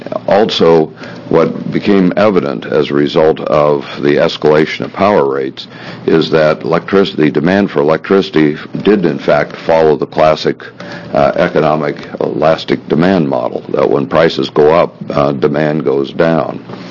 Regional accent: Pendleton, Oregon, United States; I'm from Pendleton, Oregon area

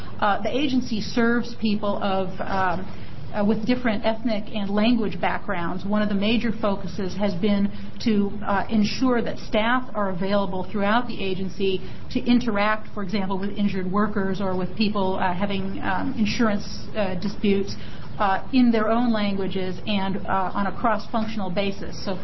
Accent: Eugene, Oregon, United States; I grew up in Eugene. I've been an Oregonian most of my life, moved to the state at the age of 4. Most of my adult life has been spent in Portland

